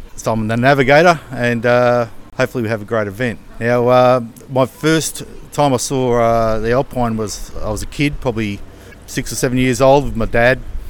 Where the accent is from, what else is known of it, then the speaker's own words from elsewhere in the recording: Victoria, Australia; I come from Anarchy, other side of Melbourne, it's a 5-hour drive.